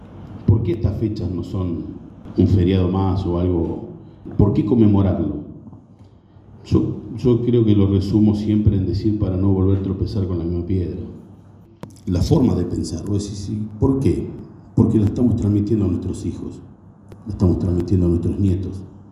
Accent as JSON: {"language": "Spanish", "town": "Las Rosas", "region": "Santa Fe", "country": "Argentina", "tie": "born or raised there", "said": "Yo recuperé mi identidad en el año 2015. … Fui criado acá nomás cerquita en Las Rosas por un matrimonio de ese apellido, ¿no? Un matrimonio muy adulto."}